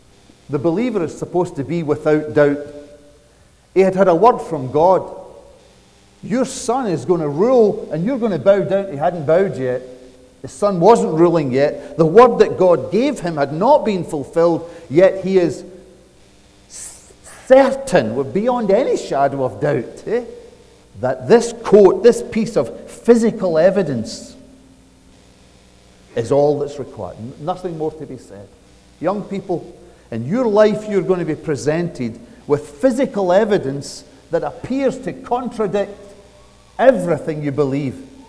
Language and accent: English; Scotland, United Kingdom; The old Scottish lady, I'm sure every culture has claimed her as their own, but I'm Scottish, so I'll claim the old Scottish lady as my own.